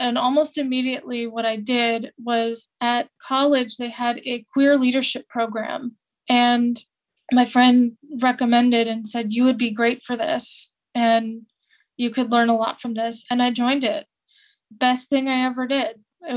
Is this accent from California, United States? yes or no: yes; California, United States; Like, I had relatives that would campaign against gay marriage where I grew up in California.